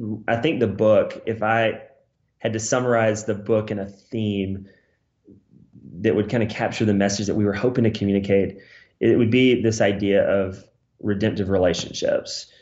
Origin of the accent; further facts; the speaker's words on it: United States; well, you know, I'm the American, I'm here to help, and this is what I can offer you.